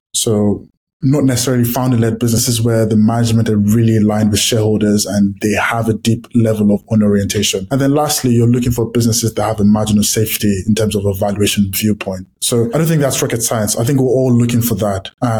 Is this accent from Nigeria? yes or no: yes; Nigeria; So for the listeners, I grew up in Nigeria.